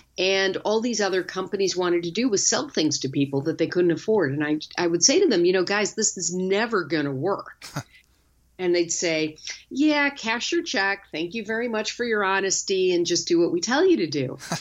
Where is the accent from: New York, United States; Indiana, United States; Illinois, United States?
Illinois, United States; Chicago; I think you can look to my hometown of Chicago